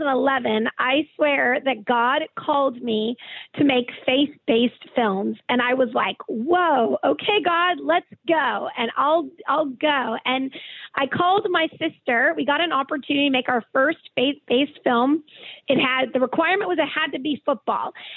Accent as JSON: {"language": "English", "region": "Massachusetts", "country": "United States", "tie": "born or raised there", "moved": "as an adult", "lives_now": "Los Angeles, United States", "said": "So I grew up in Massachusetts. My father was the pastor of the Byfield Parish Church."}